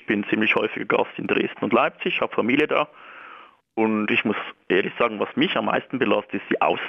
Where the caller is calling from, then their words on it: Switzerland; also born or lived in France; Ich bin Schweizer, ja. Bin aber auch schon Ausländer gewesen